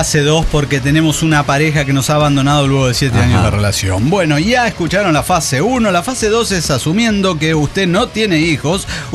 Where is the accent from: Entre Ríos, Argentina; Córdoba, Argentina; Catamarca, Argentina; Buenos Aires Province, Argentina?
Córdoba, Argentina; de Córdoba, Argentina.